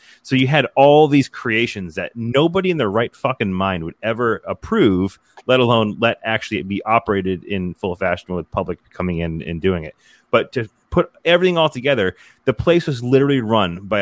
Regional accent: Massachusetts, United States; I remember as a kid growing up in Western Mass, which we're probably about 2.5-3 hours from New Jersey or New York.

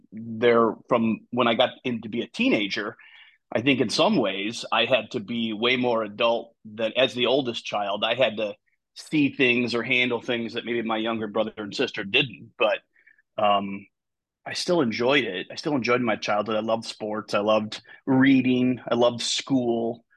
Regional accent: Dubuque, Iowa, United States; now in Bettendorf, United States; I grew up in Dubuque, Iowa, up about an hour and a half away up the Mississippi River. Have lived in Iowa my whole life.

